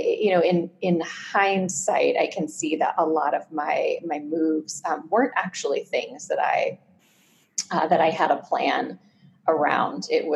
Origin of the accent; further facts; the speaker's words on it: Pennsylvania, United States; also born or lived in Southern California, United States; I grew up about 50% in rural central Pennsylvania, mm-hmm. and the other 50% in Southern California.